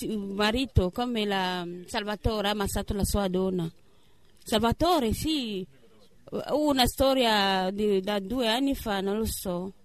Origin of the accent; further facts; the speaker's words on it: Cameroon; Italian is a second language; now in Italy; Dal Camerun.